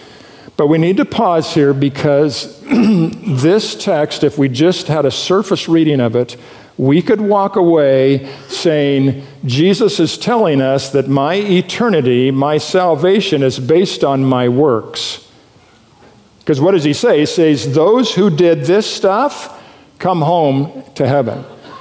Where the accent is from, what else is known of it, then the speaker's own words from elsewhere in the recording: California, United States; born there; I was born in Central California